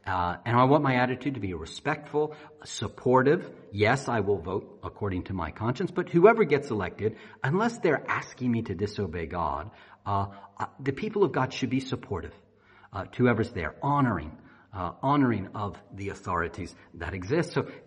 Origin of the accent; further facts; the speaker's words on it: United States; moved away as an adult; I grew up in the United States. I'm 40 now, so 41. So all these years, since then, I've lived on this side of the Atlantic.